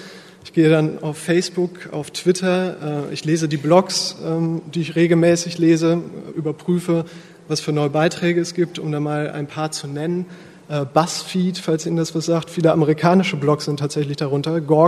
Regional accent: Bielefeld, North Rhine-Westphalia, Germany; Also ich komme auch aus Bielefeld, noch ein bisschen provinzieller. Ich habe gar nicht in Hamburg studiert, sondern in Bielefeld.

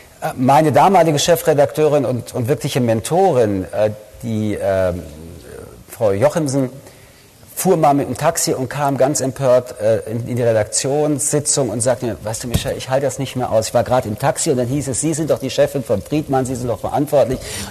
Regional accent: Paris, Île-de-France, France; German is a second language; Ich komme aus Paris

